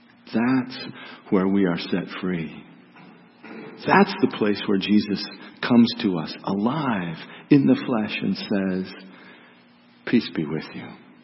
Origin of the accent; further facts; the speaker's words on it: Montana, United States; I grew up in Montana, where there is a lot of logging.